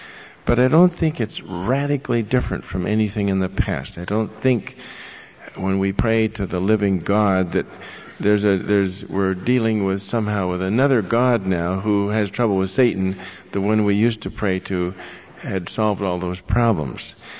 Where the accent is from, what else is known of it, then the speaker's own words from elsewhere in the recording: California, United States; I don't know, I come from California, maybe in other parts of the country, why this is an upsetting subject.